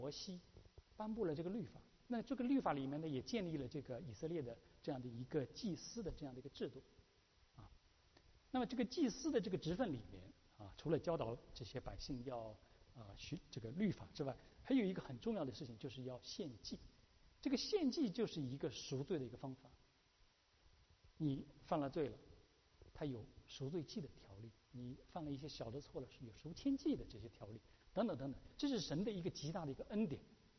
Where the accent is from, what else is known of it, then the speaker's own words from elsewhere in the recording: China; 这个是就像连我们中国人都说了欠债还债，对不对？